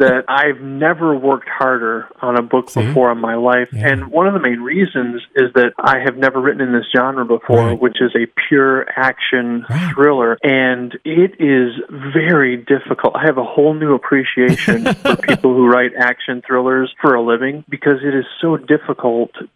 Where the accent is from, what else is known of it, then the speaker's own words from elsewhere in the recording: Michigan, United States; and I was born and raised in Michigan, and decided to write books that mostly are set around the Great Lakes area